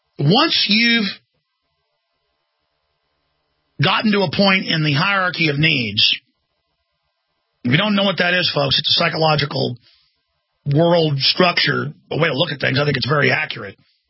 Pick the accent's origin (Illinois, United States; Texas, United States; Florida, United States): Texas, United States; Dallas; I knew that we had corrupt police where I was growing up in Dallas.